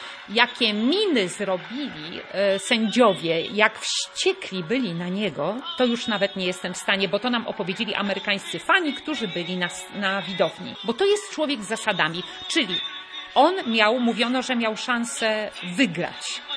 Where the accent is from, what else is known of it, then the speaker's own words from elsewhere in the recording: Gdańsk, Pomeranian Voivodeship, Poland; ja już o to zadbałam jako gdańszczanka